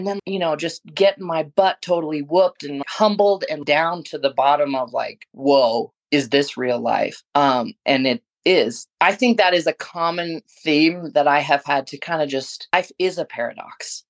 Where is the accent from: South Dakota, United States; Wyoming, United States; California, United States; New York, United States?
Wyoming, United States; Moran; now in Dubois, United States; I was born and raised in Moran, Wyoming on a ranch. And then now I live over in Du Bois.